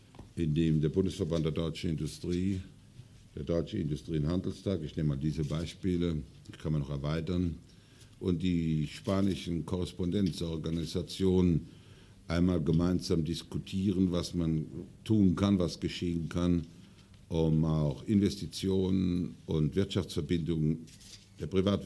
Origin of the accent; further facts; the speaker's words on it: Germany; für uns Als Deutsche ist es sogar für unsere spanischen Freunde unverzichtbar